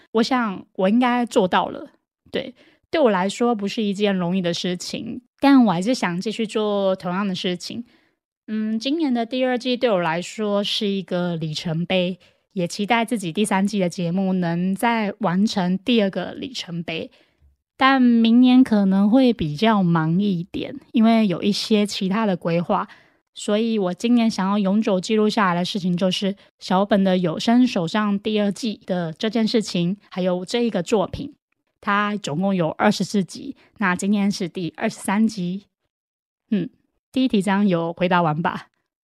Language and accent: Chinese; Taiwan; 我也很感恩我是台湾人